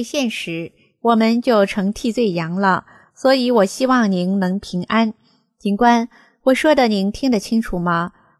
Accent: Taiwan; 我说，对，我是台湾的，咱们都是可贵的中国人。

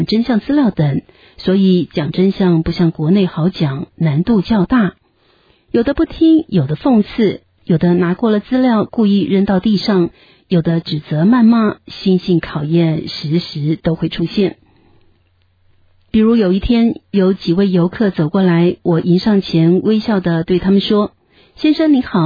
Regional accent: Jiangsu, China; 我说，我也是江苏来的，苏北人

